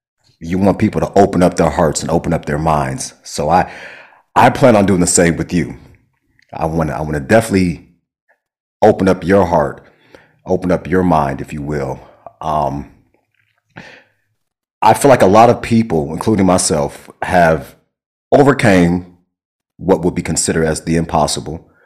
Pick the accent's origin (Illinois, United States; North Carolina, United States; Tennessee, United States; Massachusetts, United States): Illinois, United States; Chicago; Yeah, I'm a Chicagoan, so I right. curse y'all.